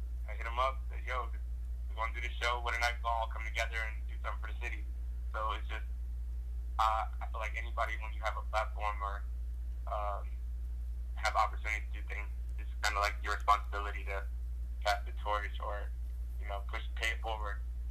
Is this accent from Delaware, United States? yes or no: yes; Delaware, United States; I did that right in my hometown as well in Delaware.